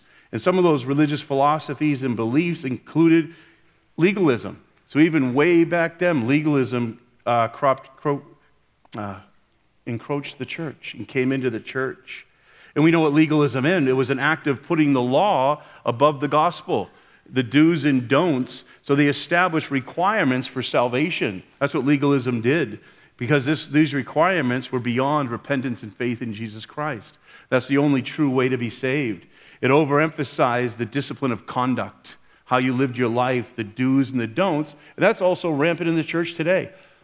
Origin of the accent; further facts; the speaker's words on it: Boston, Massachusetts, United States; I'm from the East Coast, you know, from Boston area, so I had such a hard time pronouncing Hebrew because everything had an R in it.